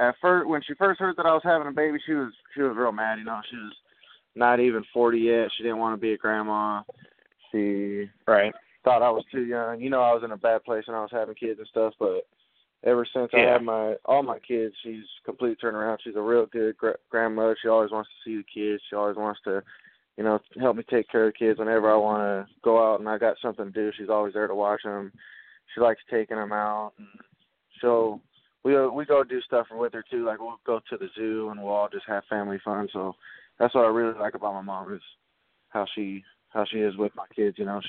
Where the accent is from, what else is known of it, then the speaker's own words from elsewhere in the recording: San Diego, California, United States; born there; I was born in San Diego, so that's why I loved him so much.